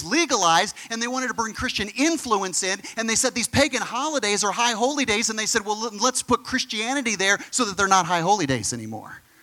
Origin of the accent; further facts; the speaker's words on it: United States; And I know that's really hard as an American. Because it's all about our rights.